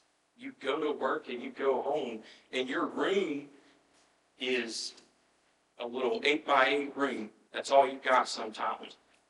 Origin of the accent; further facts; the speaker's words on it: United States; now in Japan; And as an American in Japan, I will say that there is still racism alive and well in Japan.